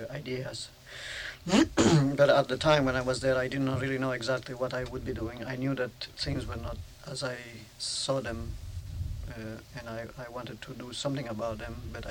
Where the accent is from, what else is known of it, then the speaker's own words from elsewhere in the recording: Turin, Piedmont, Italy; English is a second language; moved away as an adult; I am Italian. I was born in Turin, which is an industrial town, a fairly sizable town for Italy. And I spent my life, the first part of my life, the school years there. I left Torino in, when I was 26 to come in this country